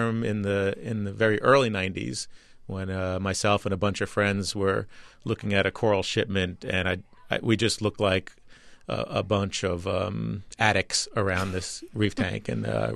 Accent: New York, United States; I grew up on Long Island and was fishing the local bays and kept tanks as a kid.

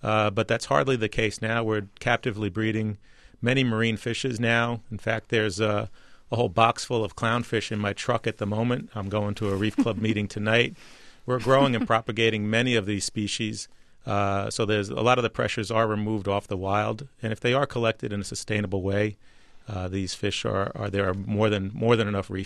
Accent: New York, United States; I grew up on Long Island and was fishing the local bays and kept tanks as a kid.

